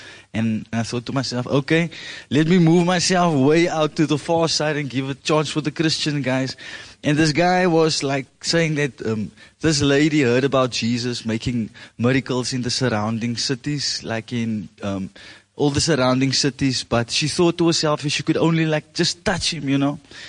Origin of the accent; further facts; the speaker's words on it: Cape Town, Western Cape, South Africa; I come from the Cape Flats.